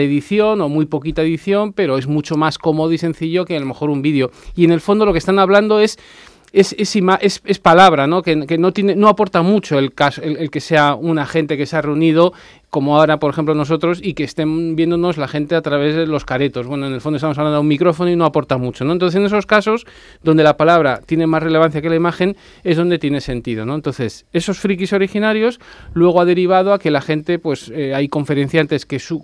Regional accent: Madrid, Community of Madrid, Spain; moved away as an adult; now in Sant Cugat del Vallès, Spain; Yo soy originario de Madrid, pero llevo viviendo en San Cugat desde el 2004

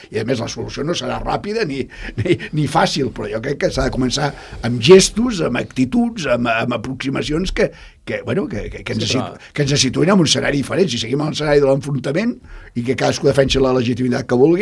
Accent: Catalonia, Spain; els que ens sentim perjudicats a curt i a mitjà i a llarg termini som els catalans i les catalanes

